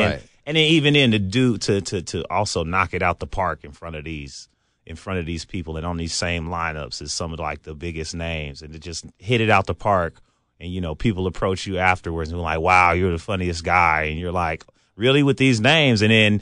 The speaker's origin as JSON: {"language": "English", "town": "Oakland", "region": "California", "country": "United States", "lives_now": "Los Angeles, United States", "said": "when I'm in San Francisco and I mention that I live in Los Angeles, but I'm from the Bay Area, it goes from yay to boo. Like I'll say, hey, I'm from Oakland."}